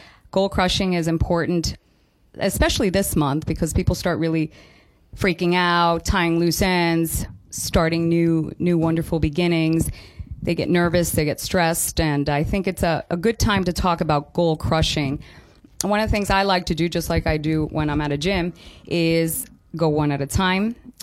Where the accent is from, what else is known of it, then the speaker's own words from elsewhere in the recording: Canada; I'm from Canada, so the way I keep warm is by eating sweet potato and healthy carbs.